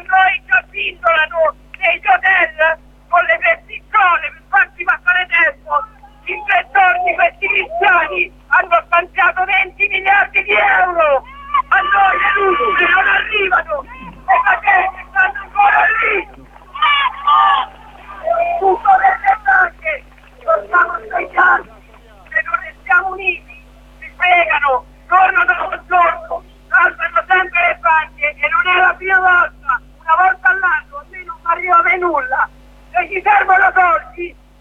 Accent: Arquata del Tronto, Marche, Italy; io vi parlo a nome di Arcuata del Tronto, io sono originaria di Arcuata

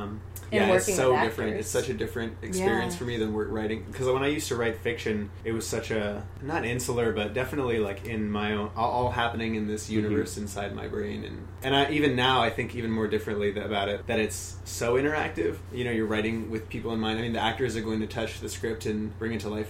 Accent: California, United States; now in New York, United States; Well, I am from the Bay Area and moved to New York about 5 years ago. Went to school out here.

